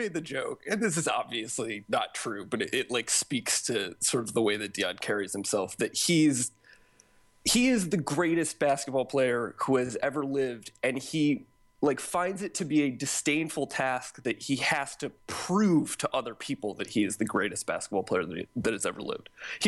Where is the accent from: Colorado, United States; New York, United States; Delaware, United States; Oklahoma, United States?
New York, United States; Like, I grew up in Central New York.